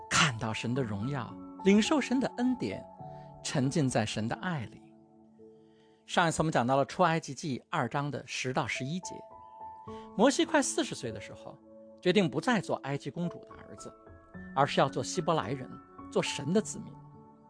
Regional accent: China; 我们中国人的思维习惯，有时候让我们不太容易理解圣经的立场

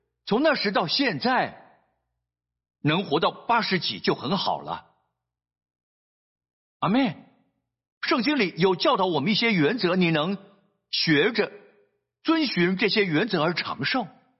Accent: Singapore; 我们新加坡人经常待在冷气房里

